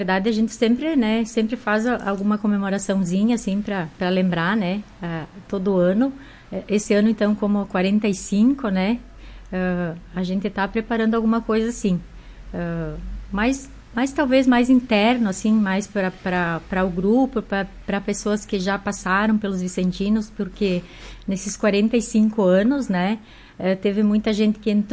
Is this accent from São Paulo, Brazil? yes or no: no; Viadutos, Rio Grande do Sul, Brazil; É Viadutos.